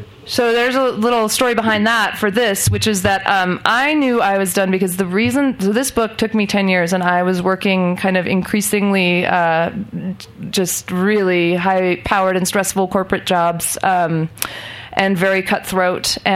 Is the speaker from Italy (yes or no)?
no; India; But because I'm Indian, it took me until I was 28 to actually say that I was a writer.